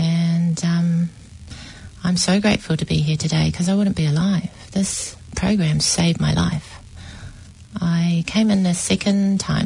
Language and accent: English; New Zealand; born there; I was born in New Zealand, Catholic background